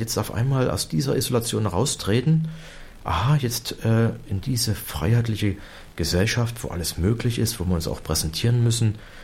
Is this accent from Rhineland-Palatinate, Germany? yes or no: no; Pirna, Saxony, Germany; in unserer Jugendgruppe in Pirna, wo ich herkomme